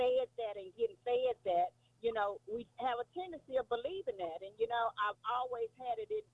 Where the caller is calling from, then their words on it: Pineville, Louisiana, United States; I'm calling from Pineville, Louisiana.